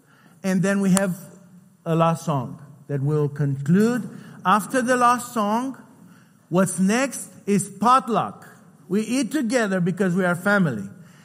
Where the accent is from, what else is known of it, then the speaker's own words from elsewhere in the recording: Romania; I'm from Romania.